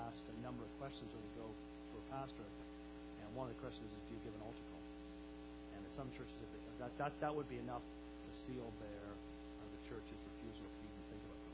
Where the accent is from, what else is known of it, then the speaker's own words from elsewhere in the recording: England, United Kingdom; I grew up in England.